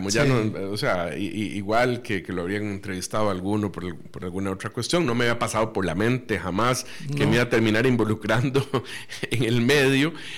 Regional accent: Costa Rica; Es decir, digamos, como costarricense, digamos que hubo un sentimiento cívico ahí

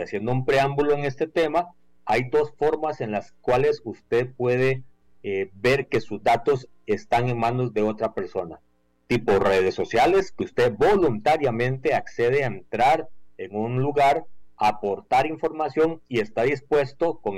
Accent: Costa Rica; de nuestro quehacer nacional, de nuestra identidad como costarricenses

